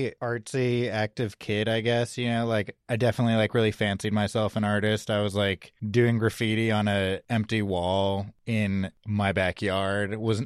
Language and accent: English; California, United States; I mean, I had been like up and down the West Coast because I'm originally from the Bay Area before I moved out to Hawaii.